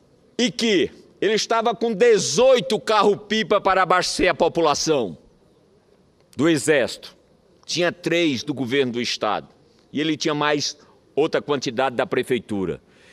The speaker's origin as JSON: {"language": "Portuguese", "region": "Northeast Region", "country": "Brazil", "said": "Como nós, nordestinos, estamos continuamente repetindo"}